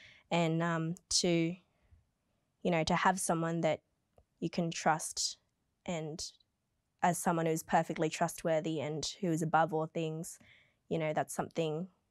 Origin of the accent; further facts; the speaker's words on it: Kellyville, New South Wales, Australia; So I grew up in Kellyville, and a few streets away, there's Kellyville Anglican Church.